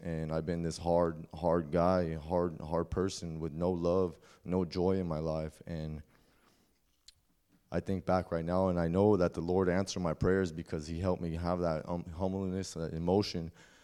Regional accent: Washington, United States; born there; So I'm 29 years old. I was born in Washington State, raised by a single mother.

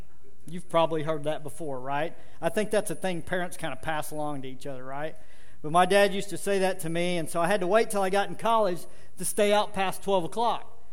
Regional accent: Arlington, United States; You know, as a young man growing up in Arlington, I always wanted to stay out later and later.

